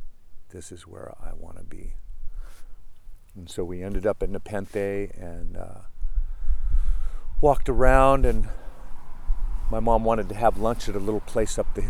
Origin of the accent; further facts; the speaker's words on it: Pacific Grove, California, United States; Well, growing up in Pacific Grove, after we formed our surf group, it was all about surfing, and our lives revolved around it.